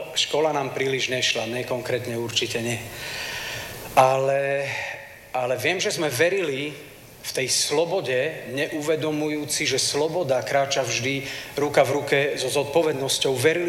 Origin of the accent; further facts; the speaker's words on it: Vranov nad Topľou, Prešov Region, Slovakia; Pochádzam z Vranova nad Topľou, čo logicky vyplýva, že mám viac rokov ako 25 a konkrétne 43.